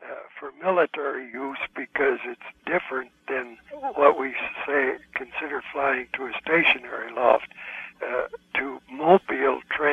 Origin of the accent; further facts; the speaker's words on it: La Crosse, Wisconsin, United States; born there; I was born in La Crosse, Wisconsin on November 11th, 1910.